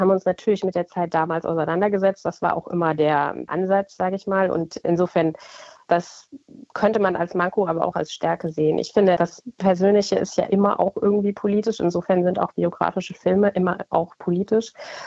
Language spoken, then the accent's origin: German; Munich, Bavaria, Germany; Ich bin in München aufgewachsen oder bei München, habe auch in München studiert. Und dadurch natürlich einfach einen sehr typisch westdeutschen Blick.